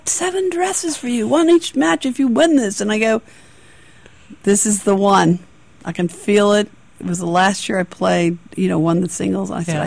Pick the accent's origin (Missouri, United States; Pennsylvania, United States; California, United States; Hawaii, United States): California, United States; Long Beach; I met them through a World Team Tennis Clinic out in California because I'm from Long Beach